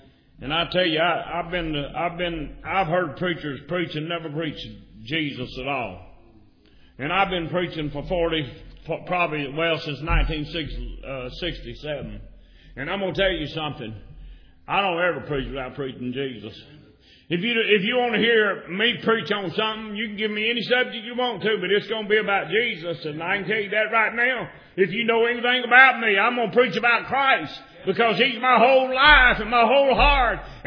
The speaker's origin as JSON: {"language": "English", "region": "Louisiana", "country": "United States", "said": "I'm a Cajun."}